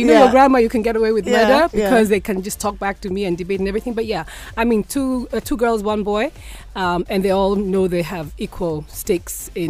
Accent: Nairobi, Kenya; I describe myself as South Sea's finest and born and bred in Nairobi, in Kenya, and very proud of my country. And the point of all this is that I'm a homegrown, modest background.

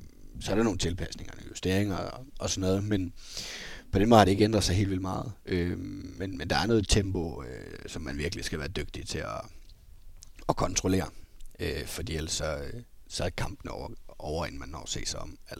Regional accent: Esbjerg, Region of Southern Denmark, Denmark; da jeg var hjemme i Esbjerg

